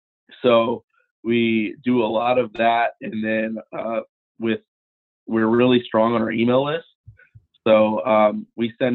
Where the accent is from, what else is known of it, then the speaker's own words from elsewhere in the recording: Orlando, Florida, United States; I still live in Orlando, born and raised in Orlando. I don't know anything else.